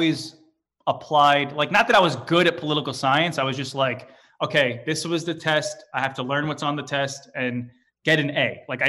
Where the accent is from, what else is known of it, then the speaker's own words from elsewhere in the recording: Staten Island, New York, United States; Yeah, I have 2 sisters, you know, grew up here, very, not with a lot of money, just little old Staten Island, that's it.